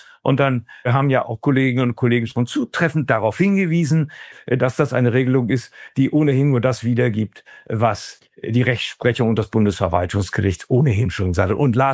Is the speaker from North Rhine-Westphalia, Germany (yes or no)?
no; Brandenburg, Germany; als Brandenburger Anwalt